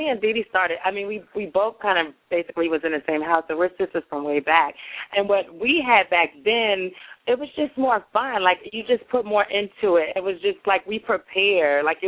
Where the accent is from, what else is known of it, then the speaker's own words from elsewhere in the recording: Mount Vernon, New York, United States; and I'm from Mount Vernon, New York. You ain't seen it a lot. Like, I thought it was only two people in Mount Vernon that were gay